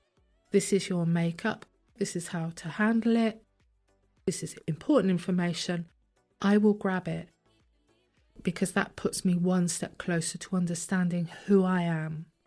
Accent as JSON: {"language": "English", "region": "England", "country": "United Kingdom", "said": "I'm English and I don't speak French. I do speak French."}